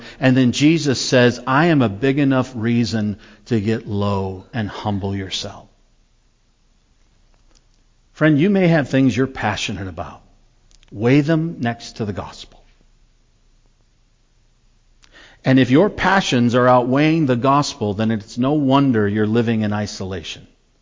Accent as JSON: {"language": "English", "country": "United States", "tie": "born or raised there", "said": "Because we grew up in America, and what goes on behind this forehead is my business, not yours."}